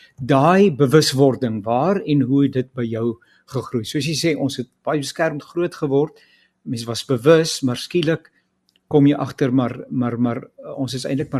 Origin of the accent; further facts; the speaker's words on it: Pretoria, Gauteng, South Africa; Ek het ook in die Moot groot geword, was op Hendrik Verwoerd Hoërskool, ek het daar gematrikuleer.